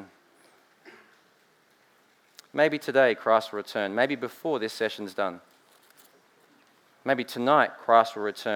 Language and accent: English; Australia; For some reason, being in America actually made my accent stronger. It was as if Steve Irwin was my uncle, Paul Hogan was my dad. That's how proud I was.